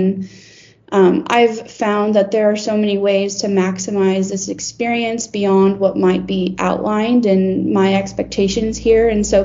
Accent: San Diego, California, United States; I come from the city, essentially. I'm from San Diego, California, and wasn't raised on a farm or anything.

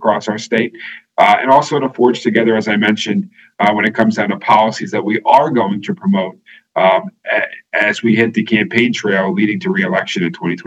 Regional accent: Brookfield, Connecticut, United States; which encompassed my hometown of Brookfield, a little piece of Bethel and Danbury.

